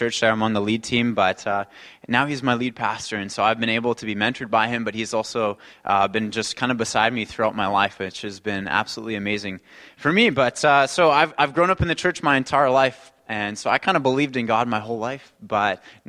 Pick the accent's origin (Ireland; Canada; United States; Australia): Canada; Nanaimo, British Columbia; So I was born and raised in Nanaimo, so I'm an island boy.